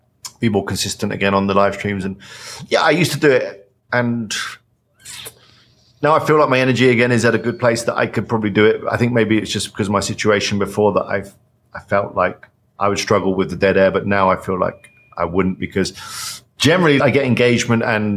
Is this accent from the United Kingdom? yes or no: yes; England, United Kingdom; The thing is, I'm English. I'm from England